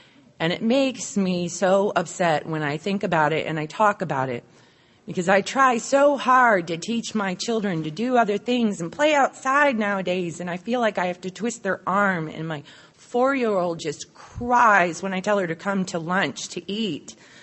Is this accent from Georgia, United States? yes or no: yes; Savannah, Georgia, United States; I'm an alcoholic from Savannah, Georgia.